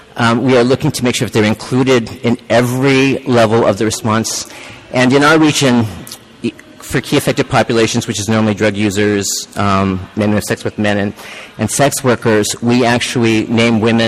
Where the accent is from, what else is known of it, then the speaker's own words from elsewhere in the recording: Guam; But I'm from Guam, and it's a very small it's a very small community.